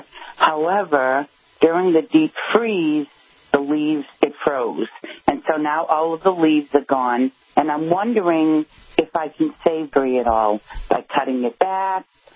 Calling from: New Hampshire, United States; Good morning, Paul. I'm calling from the Lakes region.

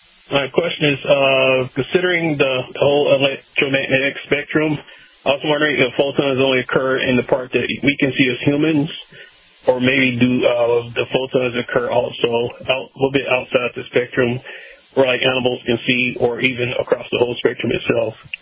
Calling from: Atlanta, Georgia, United States; I'm calling from Atlanta.

